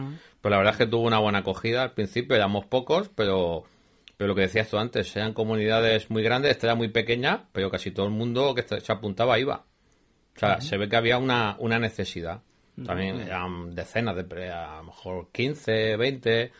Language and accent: Spanish; Cartagena, Region of Murcia, Spain; now in Valencia, Spain; yo ya soy medio valenciano, yo soy de Cartagena, pero llevo media vida aquí.